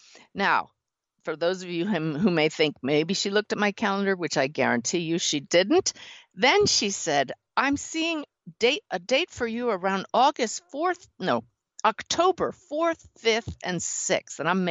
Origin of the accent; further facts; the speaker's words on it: Pennsylvania, United States; and I grew up near Philadelphia.